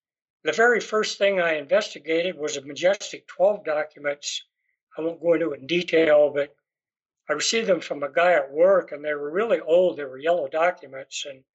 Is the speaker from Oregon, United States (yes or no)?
no; Montana, United States; I was raised here in Montana, and growing up in the 1950s, there was just a UFO craze out there